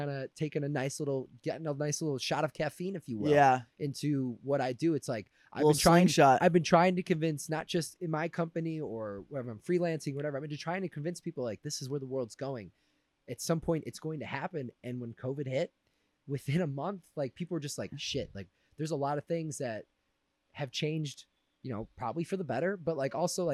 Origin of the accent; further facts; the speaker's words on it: Chicago, Illinois, United States; I'm from Chicago.